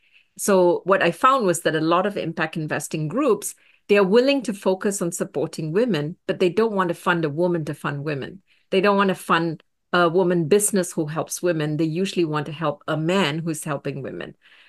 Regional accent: Singapore; now in United States; a woman of color, born and raised in Singapore, living in the United States, went to Harvard University

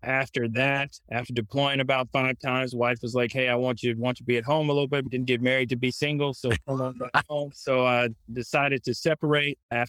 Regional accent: Kansas City, Missouri, United States; And I'm from Kansas City, so my mentor was like, I want them to know you're from Kansas City.

